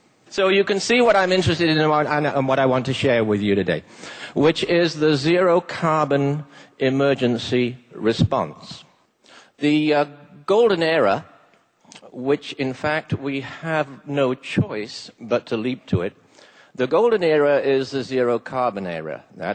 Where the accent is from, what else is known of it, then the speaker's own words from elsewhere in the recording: England, United Kingdom; When I was a boy growing up in England